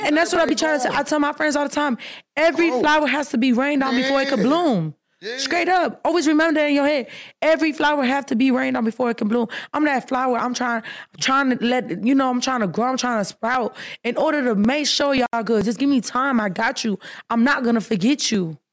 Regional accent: Florida, United States; I'm from Florida. So, you know, we just go with that Florida water.

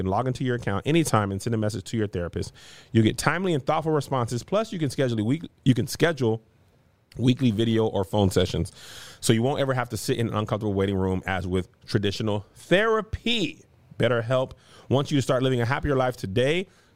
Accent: El Paso, Texas, United States; Because I'm from El Paso, Texas. They usually don't have the best of most things.

